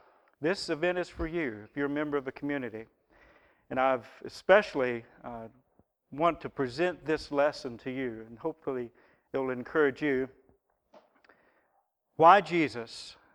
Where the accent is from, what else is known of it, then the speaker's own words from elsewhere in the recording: Monterey, Tennessee, United States; When I was a boy growing up in Monterey, Tennessee, about halfway between Nashville and Knoxville on I-40 up on the mountain